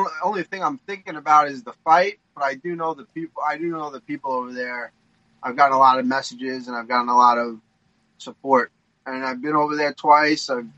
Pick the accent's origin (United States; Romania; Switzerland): United States; So I'm pretty Australian for an American.